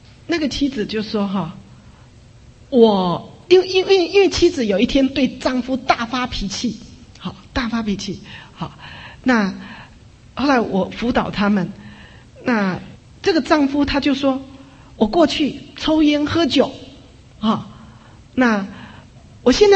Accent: China; 那当然特别是我们中国人，因为可能在我们成长背景就都没有人跟我们有心灵的相交过，对不对？

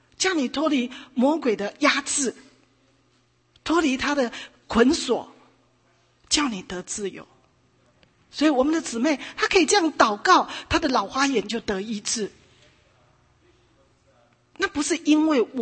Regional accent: China; 你知道我们中国人哈，一讲到十字架哈，我们常常就想到受苦，好苦好苦，对不对？

